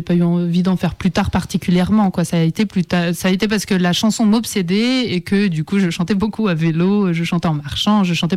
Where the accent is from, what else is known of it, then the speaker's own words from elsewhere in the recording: Saint-Pierre, Réunion, France; born there; also born or lived in Le Tampon; Eh bien, je suis née à La Réunion, n'est-ce pas?